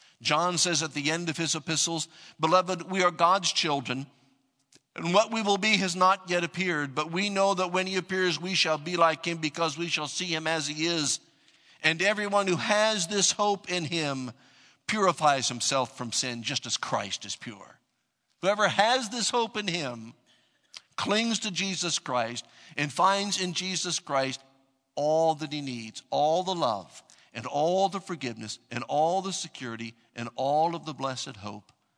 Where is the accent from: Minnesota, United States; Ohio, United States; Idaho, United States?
Ohio, United States; Columbus; In the church that I grew up in Columbus, Ohio, this little Catholic church